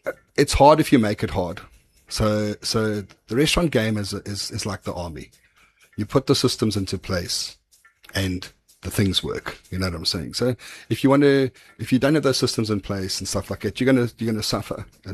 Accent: Shangweni, Eswatini; Okay, so I grew up in Shangweni. So literally right next door to the Shangweni Farmers Market is where I lived.

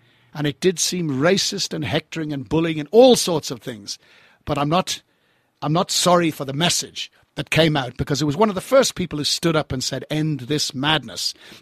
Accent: Ireland; Well, I mean, I'm Irish because I was born and bred there.

